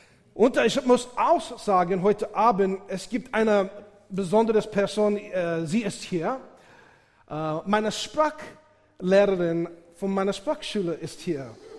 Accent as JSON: {"language": "German", "country": "United States", "accent": "American", "second_language": "German", "said": "meine Aussprache ist ganz, ganz, ganz amerikanisch und es tut mir leid. Ich komme aus den USA, was kann ich tun?"}